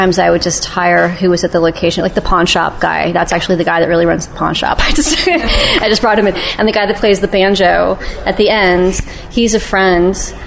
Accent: Indiana, United States; used to happen in my hometown where I grew up in Indiana, and people would come from all over and play.

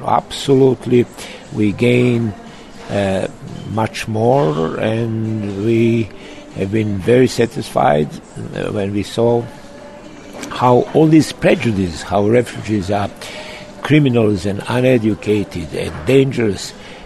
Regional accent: Novi Sad, Vojvodina, Serbia; as I'm from Novi Sad, and I have a lot of my very close Hungarian friends.

